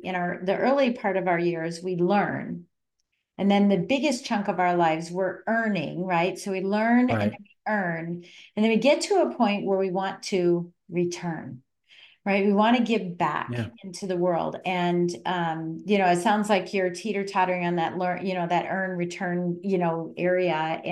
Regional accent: Colorado, United States; Well, I'm originally from Colorado and they're supposed to get a foot of snow.

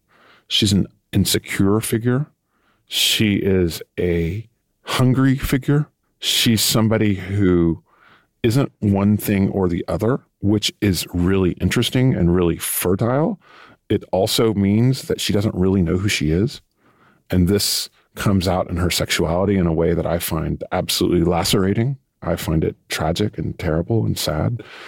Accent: Texas, United States; also born or lived in Europe; So I've lived in Europe for most of my life, well, half my life. I come from Texas.

